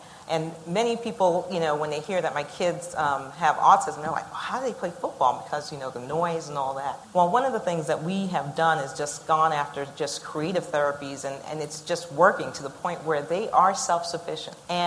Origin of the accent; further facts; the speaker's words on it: Jamaica; So many from Boston Scientific know I'm Jamaican. So Jamaicans work hard, work 5-10 jobs usually.